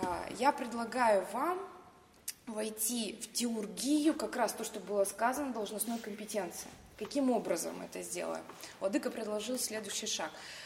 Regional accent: Moscow, Russia; Я из Москвы, глава подразделения.

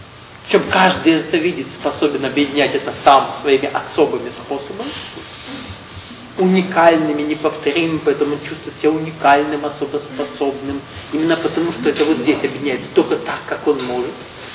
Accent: Ukraine; С одной стороны, государство одно, а реальностно, несмотря на то, что мы там украинцы, мы разные.

